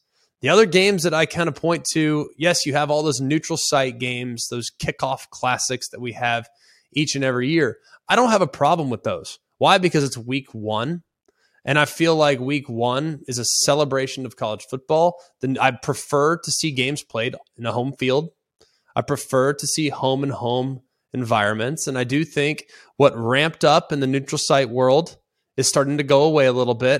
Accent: Dallas, Texas, United States; this is a little bit close to home for me because I grew up in Dallas-Fort Worth.

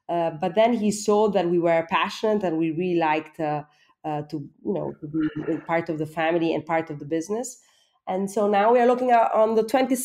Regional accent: Tuscany, Italy; English is a second language; So in our family, you know, we come from the Chianti Classico. So it's really our heart, our soul. We are from there

